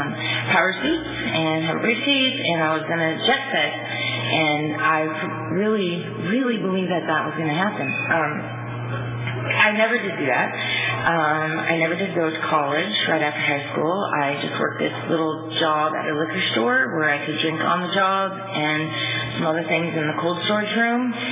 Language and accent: English; Dos Palos, California, United States; Like I said, I'm from Dos Palos, which is a small little dirt plot off of 152 between, I don't know, Chowchilla and Las Vegas. I moved around a lot when I was a kid